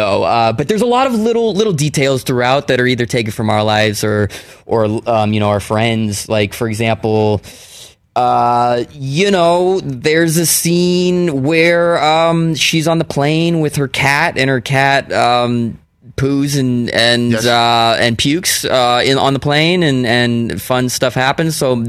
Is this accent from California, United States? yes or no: yes; Palo Alto, California, United States; Yeah, right around there. Yes, I grew up in Palo Alto.